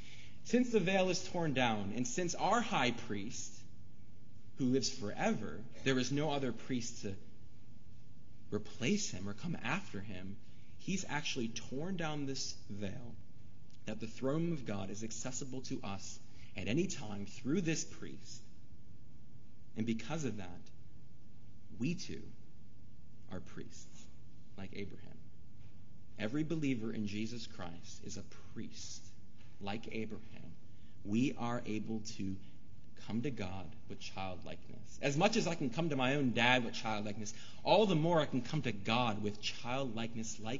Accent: Chicago, Illinois, United States; I'm from Chicago. Let's say the Bulls.

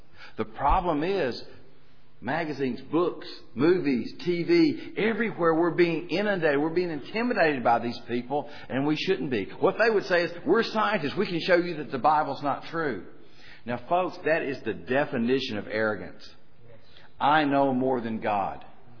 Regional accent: Tennessee, United States; accent: Tennessee; We bring you greetings, especially from my home state of Tennessee. I do apologize for the accent. This is how we sound in Tennessee.

